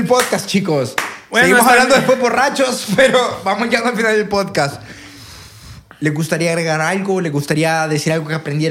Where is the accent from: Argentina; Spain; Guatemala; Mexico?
Guatemala; Digo que soy de Guatemala, viejo.